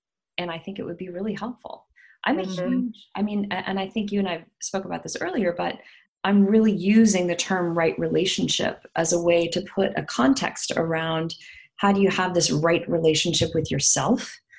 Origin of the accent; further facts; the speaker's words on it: Midwest, United States; you know, I grew up in the Midwest.